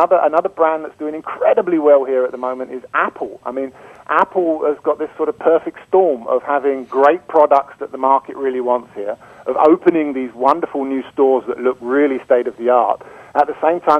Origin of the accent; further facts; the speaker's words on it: London, United Kingdom; accent: British; moved away as an adult; now in China; Yeah, I am. I'm originally a Londoner. I mean, I originally came here in the 80s as a language student.